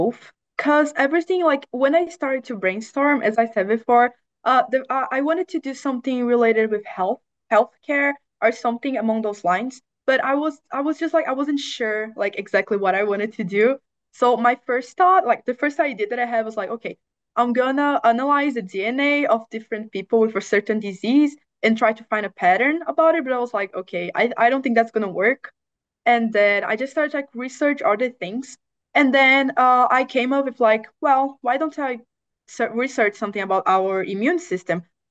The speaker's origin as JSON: {"language": "English", "country": "Brazil", "lives_now": "New Mexico, United States", "said": "I'm originally from Brazil, but right now I'm studying at the New Mexico Military Institute. It's a boarding school in New Mexico."}